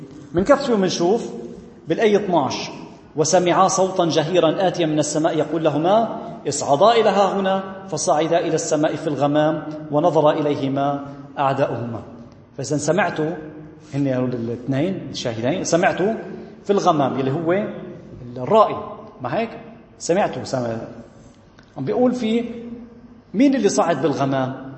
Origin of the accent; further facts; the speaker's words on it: Lebanon; طبيعي اليوم عندنا بلبنان